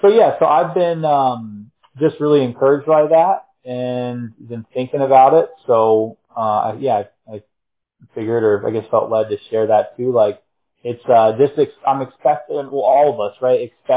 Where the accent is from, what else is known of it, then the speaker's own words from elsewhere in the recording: North Carolina, United States; Those are my old stomping grounds. I think Sakina knows I mentioned it. I'm from North Carolina, so close to Mary as well.